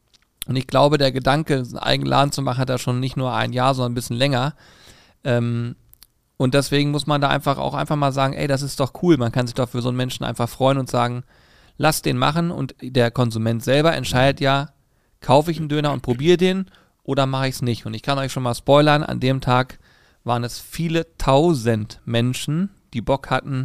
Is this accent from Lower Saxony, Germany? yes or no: yes; Hanover, Lower Saxony, Germany; damit wir diese Nacht im Hotel pennen können als Hannoveraner